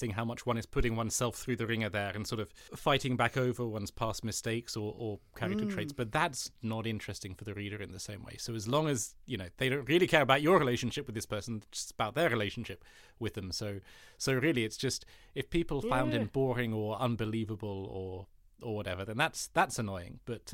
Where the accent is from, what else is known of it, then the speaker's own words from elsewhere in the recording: United Kingdom; I have Danish heritage, like but I have a German passport as well as a British one. And so, like, and I've always lived in this country, which is the UK.